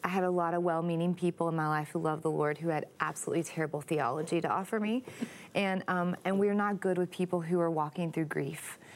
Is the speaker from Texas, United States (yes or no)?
yes; Texas, United States; I'm from Texas